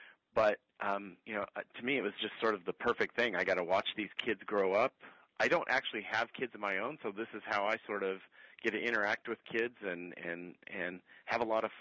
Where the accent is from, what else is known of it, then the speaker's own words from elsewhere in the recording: Colorado, United States; I grew up in rural Colorado. A town in the northeastern corner of Colorado has about 1,200 people. There were 33 people in my high school class. My dad was a farmer.